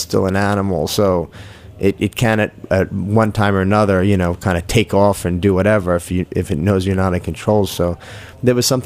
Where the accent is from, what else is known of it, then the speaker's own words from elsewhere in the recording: Jericho, New York, United States; Well, I started off in, I guess you'd say, Syringtown, and then after my parents got divorced, we moved to Jericho.